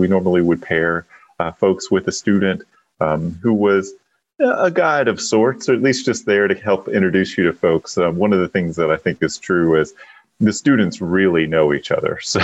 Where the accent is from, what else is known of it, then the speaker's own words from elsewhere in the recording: North Carolina, United States; Of course, my home state. Our longtime listeners will know I'm an enthusiastic North Carolinian.